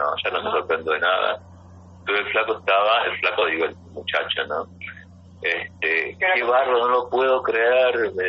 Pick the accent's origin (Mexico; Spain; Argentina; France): Argentina; Buenos Aires; now in Orange County, United States; vivimos en el Orange County. Me di cuenta dónde iba, ¿no? Digo, no, originalmente soy argentino, soy argentina de Buenos Aires.